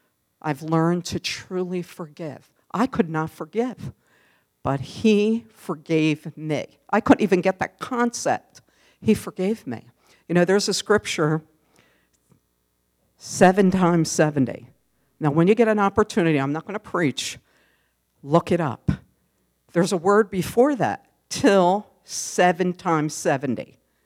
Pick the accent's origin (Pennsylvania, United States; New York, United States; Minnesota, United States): Pennsylvania, United States; Philadelphia; I was around 8 years old. I grew up in Philly.